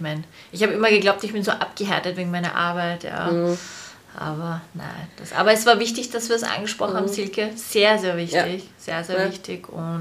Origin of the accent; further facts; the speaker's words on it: Austria; ob es so anders bei uns in Österreich ist